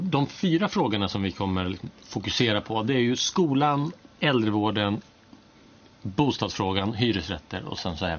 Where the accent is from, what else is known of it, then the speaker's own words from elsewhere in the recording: Tyresö, Stockholm County, Sweden; Jag är riksdagsledamot från Tyresö och Tyresöbo sedan barnsben.